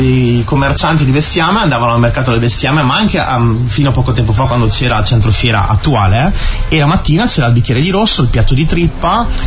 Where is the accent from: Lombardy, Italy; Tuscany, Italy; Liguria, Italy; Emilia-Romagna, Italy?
Lombardy, Italy; Brescia; io se posso dire, sono un bresciano atipico